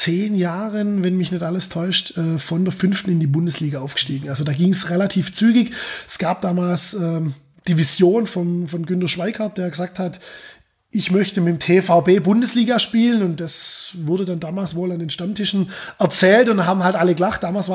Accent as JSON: {"language": "German", "town": "Wißgoldingen", "region": "Baden-Württemberg", "country": "Germany", "tie": "born or raised there", "said": "In Wiesgoldingen, das ist so ein kleines Dorf zwischen Schwäbisch Gmünd und Göppingen. Das ist so das, was die meisten irgendwo kennen. Hat 1500 Einwohner, da bin ich aufgewachsen."}